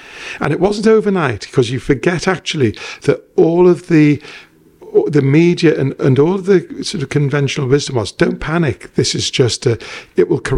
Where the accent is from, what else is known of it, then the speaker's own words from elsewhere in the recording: Walton, North West England, United Kingdom; also born or lived in Rock Ferry; You know, I grew up in Walton. We moved to Rock Ferry as a teenager because I felt like we were moving up in the world.